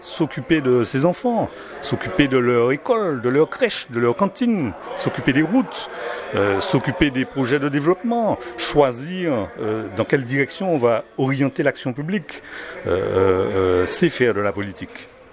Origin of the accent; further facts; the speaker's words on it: Martinique; also born or lived in Sainte-Anne / Fort-de-France; Je vis à Chelchewa. Alors, je ne suis pas né en Martinique. J'ai passé une partie de mon enfance à Sainte-Anne. J'ai passé une autre partie de mon enfance à Fort-de-France. Et je vis à Chelchewa depuis 22 ans.